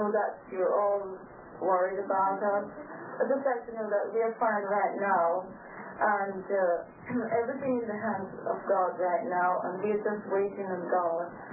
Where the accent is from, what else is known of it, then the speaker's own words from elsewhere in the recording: England, United Kingdom; now in Texas, United States; I'm from England.